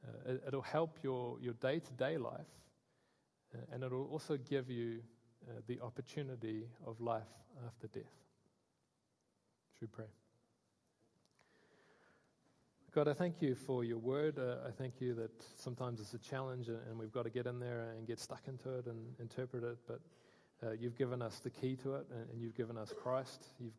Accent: New Zealand; now in Scotland, United Kingdom; we had to go back to New Zealand. As you can hear, I'm not Scottish with my accent.

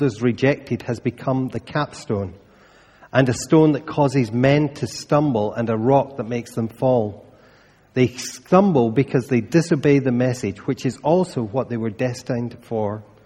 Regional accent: Scotland, United Kingdom; You know, sometimes as Scottish folks, we're not that good at being positive.

